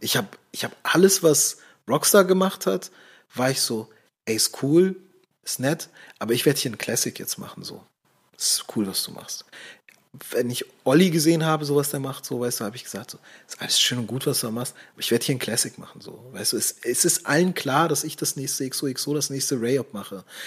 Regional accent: Hamburg, Germany; meine Tour in Hamburg. Da waren 40 zahlende Gäste da in meiner Heimatstadt.

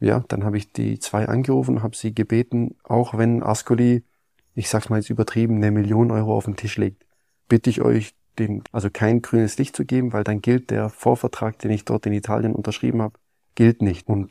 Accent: Hechingen, Baden-Württemberg, Germany; born there; der Anruf von … auch gebürtiger Hechinger, so wie ich

